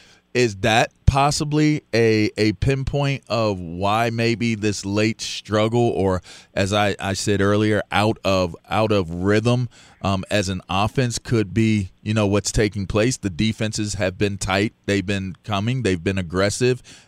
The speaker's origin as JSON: {"language": "English", "town": "Pittsburgh", "region": "Pennsylvania", "country": "United States", "said": "I'm from Pittsburgh, so I get how we are as fans."}